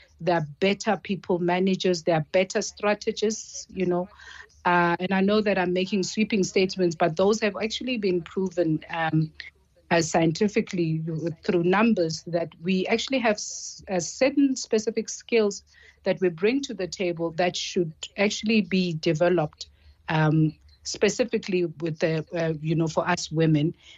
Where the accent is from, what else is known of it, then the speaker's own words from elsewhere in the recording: Alexandra, Gauteng, South Africa; we're excited to be taking it to Alexandra, which also happens to be my hometown.